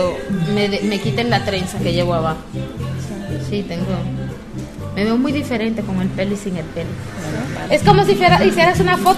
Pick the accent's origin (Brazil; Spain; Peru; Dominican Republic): Dominican Republic; De República Dominicana.